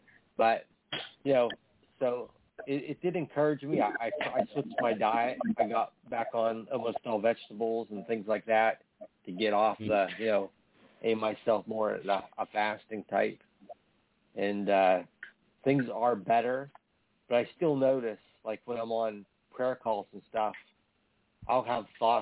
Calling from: Pennsylvania, United States; from Pennsylvania.

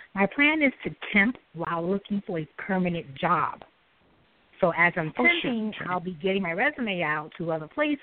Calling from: New York City, New York, United States; I'm calling from New York City.

